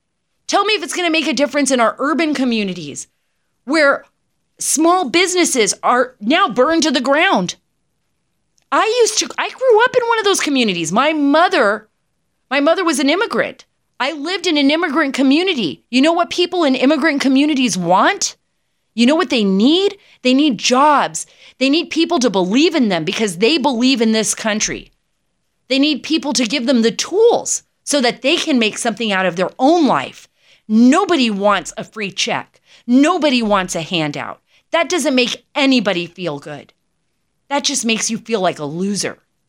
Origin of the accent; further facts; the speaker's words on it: United States; We are the American people. We know how to handle things.